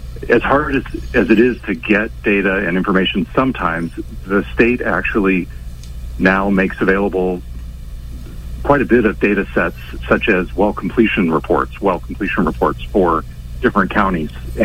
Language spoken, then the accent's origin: English; Orland, California, United States; I'm a business and tech reporter up in Seattle, but I grew up in Orland and ended up coming back to town last year